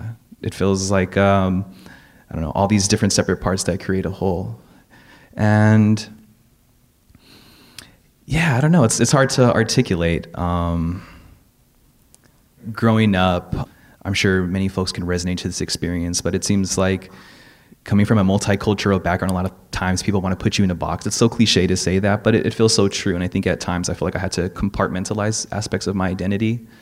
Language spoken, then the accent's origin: English; Gardena, California, United States; I grew up in a working class community. I'm from the South Bay. I grew up in Gardena from, yeah, working class family.